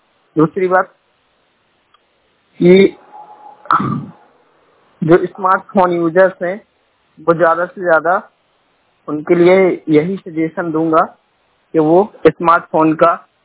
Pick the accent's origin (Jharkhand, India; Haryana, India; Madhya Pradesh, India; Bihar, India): Madhya Pradesh, India; Chhatarpur; ये मेरा वर्तमान स्थान है, रहने वाला छतरपुर मध्य प्रदेश से बात, छतरपुर मध्य प्रदेश का रहने वाला हूँ।